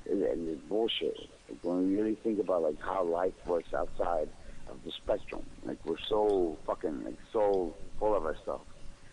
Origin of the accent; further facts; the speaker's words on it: Mexico; also born or lived in Los Angeles; I lived in Mexico. I was born and raised in Mexico. Or I was born in LA, but I was raised in Mexico.